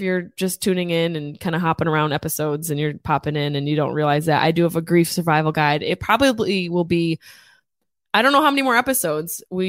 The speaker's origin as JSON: {"language": "English", "town": "Syracuse", "region": "New York", "country": "United States", "tie": "born or raised there", "said": "So check out New Year's Eve with me in my hometown, Syracuse, New York, at the Syracuse Funny Bone."}